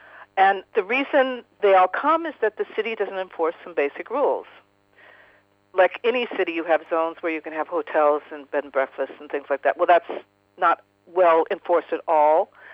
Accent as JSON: {"language": "English", "town": "Seattle", "region": "Washington", "country": "United States", "tie": "born or raised there", "said": "You know, one visit to San Francisco, New York, my hometown, Seattle, it's gorgeous"}